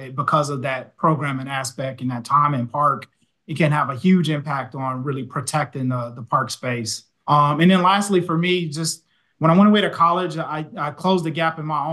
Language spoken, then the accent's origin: English; Chicago, Illinois, United States; I was born and raised in Chicago during an era when city parks were gang and crime laden.